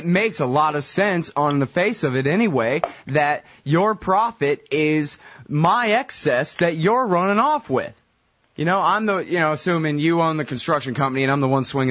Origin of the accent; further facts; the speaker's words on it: Austin, Texas, United States; I'm from Austin, so that's the way I learned it.